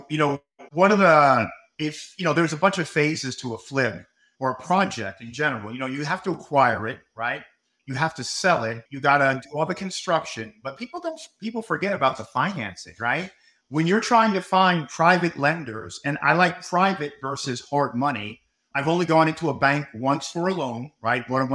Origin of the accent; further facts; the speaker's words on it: Northeast, United States; I'm from the Northeast. We have a stigma against them.